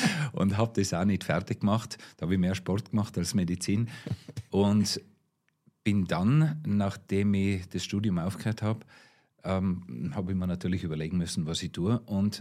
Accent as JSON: {"language": "German", "town": "St. Anton am Arlberg", "region": "Tyrol", "country": "Austria", "tie": "born or raised there", "said": "Ja, ich bin ein gebürtiger St. Antoner und mit Herzen immer St. Antoner gewesen. Bin eigentlich relativ viel in der Welt herumgekommen, habe aber immer meine Basis in St. Anton am Arlberg gehabt und auch die Familie dort gehabt, habe mein Haus dort gebaut"}